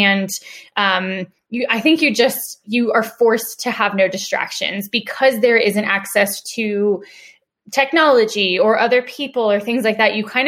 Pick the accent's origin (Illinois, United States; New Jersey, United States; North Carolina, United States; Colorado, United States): Colorado, United States; Denver; Like literally, so I'm a born and raised native Coloradoan. I'm from Denver.